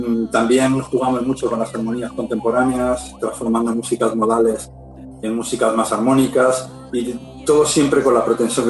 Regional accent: Toledo, Castilla-La Mancha, Spain; la cultura hebrea tiene influencia en nosotros como toledanos, como españoles

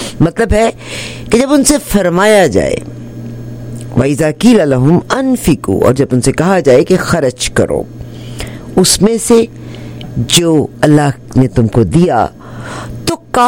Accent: Pakistan; now in Canada; یہ انڈیا میں پیدا ہوا, میں پاکستان میں پیدا ہوئی, and I was living in Pakistan. پھر ہم کینیڈا میں آ گئے

